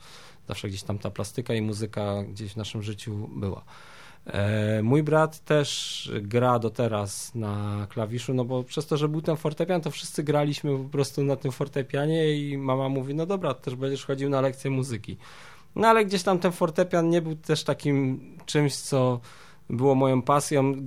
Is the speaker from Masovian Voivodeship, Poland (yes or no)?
no; Mikołów, Silesian Voivodeship, Poland; jestem z Mikołowa, jeździłem na deskorolce